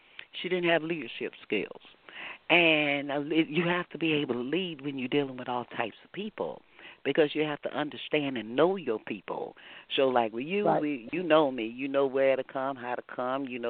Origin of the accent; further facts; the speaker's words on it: Texas, United States; I'm a Texan.